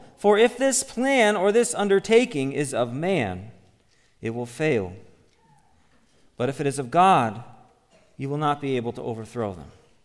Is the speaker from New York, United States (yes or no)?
no; Chicago, Illinois, United States; Growing up in the Chicago area, my family and I were very much at the heart of the church growth movement.